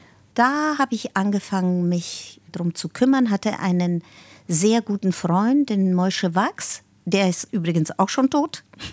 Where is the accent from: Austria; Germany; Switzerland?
Germany; Berlin; Ich hätte auch sagen können, deutsche Jüdin, aber ich finde, ich bin eine Berliner Jüdin